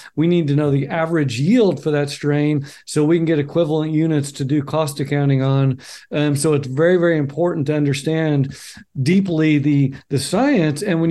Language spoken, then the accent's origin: English; Oklahoma, United States; I can never say because I'm from Oklahoma.